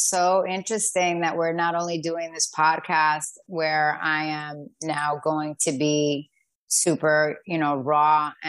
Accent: Queens, New York, United States; I am Colombian, Italian, and Irish, born and raised in Queens, New York.

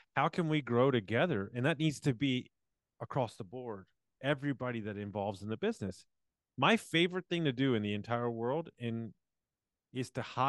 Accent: Texas, United States; now in Pennsylvania, United States; I'm from Texas. At the moment, I'm in Pennsylvania, but I'm out in San Antonio soon.

